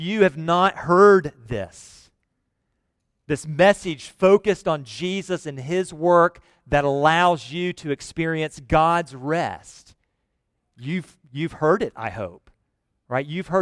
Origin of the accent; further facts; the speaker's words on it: Virginia, United States; also born or lived in Alabama; I think mine was because before first grade, I moved from Alabama to Northern Virginia, and I'm certain they thought my accent was a speech impediment.